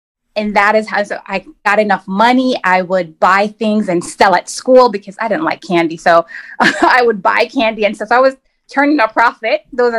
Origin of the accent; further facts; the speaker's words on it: Jamaica; now in Atlanta, United States; I am currently in Atlanta, Georgia, where I have lived for the past 14 years, but I am originally from Jamaica. That is where I grew up.